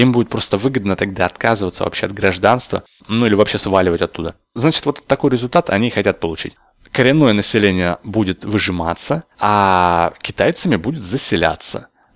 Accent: Siberia, Russia; Я, кстати, из Сибири.

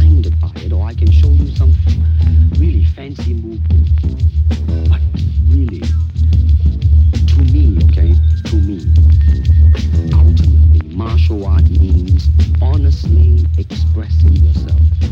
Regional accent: San Francisco, California, United States; born there; I was born in San Francisco in 1940. I'm 24 right now.

